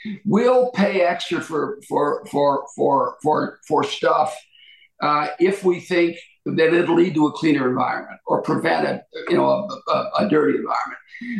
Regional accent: Ashtabula, Ohio, United States; when I grew up in Ashtabula, kids were proud that their dad worked at the mill, right?

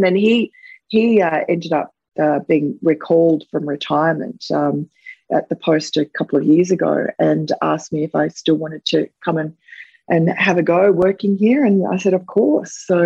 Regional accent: United States; accent: American; now in Australia; and me with my strong American accent. And overnight almost practiced my Australian accent, because, you know, at the age of 11 or 12, you just want to conform.

